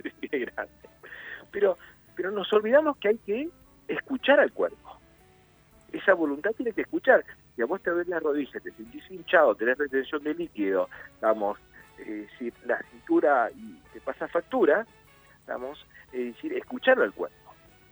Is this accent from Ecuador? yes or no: no; Argentina